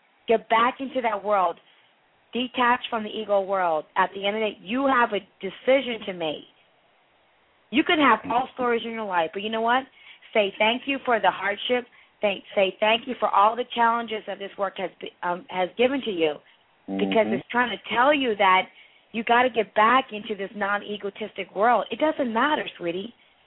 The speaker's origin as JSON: {"language": "English", "town": "Philadelphia", "region": "Pennsylvania", "country": "United States", "said": "I live in the South, and I'm from Philly"}